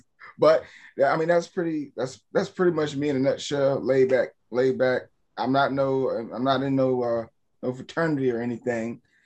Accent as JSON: {"language": "English", "town": "Freeman", "region": "Virginia", "country": "United States", "tie": "born or raised there", "also_born_or_lived": "Anchorage, Alaska", "said": "Yeah, born in Anchorage, Alaska, raised. For majority of my life in Freeman, Virginia, until we moved to Emporia, where, you know, I finished and I resided in Emporia."}